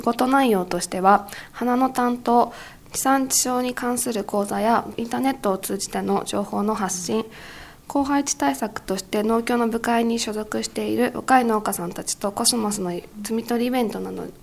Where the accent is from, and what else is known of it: Fujisawa, Kanagawa, Japan; born or raised there